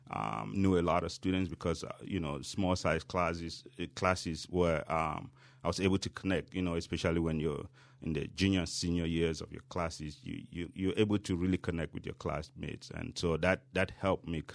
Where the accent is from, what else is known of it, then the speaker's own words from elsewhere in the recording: Cameroon; moved away as an adult; now in United States; I came from Cameroon in West Africa, and that was in 2002. And I can tell you it was very cold. But I stayed 18 years later.